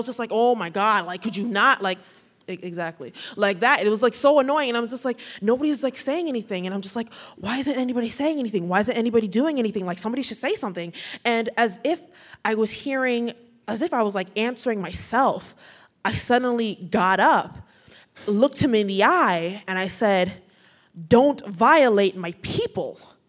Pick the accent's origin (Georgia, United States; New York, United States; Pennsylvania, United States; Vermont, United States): New York, United States; Bronx; born there; I was born in the Bronx, New York, but my parents, they were raised, and like all my family that I know are all from Nigeria.